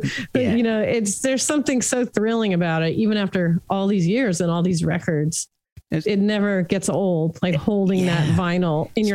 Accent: Hollywood, California, United States; I grew up in Hollywood, California, and there was a station called KHJ

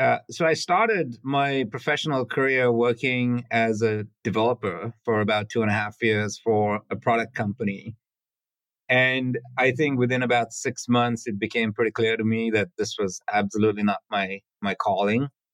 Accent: Sri Lanka; Life growing up on a small island was peaceful, cut off from the rest of the world.

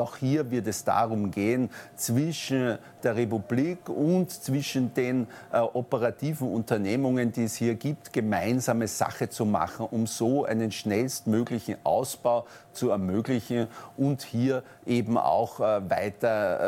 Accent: Vienna, Austria; Also ich bin ja in Wien geboren und 60 Jahre in dieser Stadt wirklich immer aktiv gewesen.

